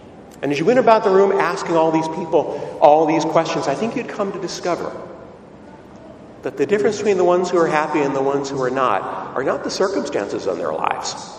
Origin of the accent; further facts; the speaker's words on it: United States; There's more smiles per mile in this village than there are back in my hometown in the States.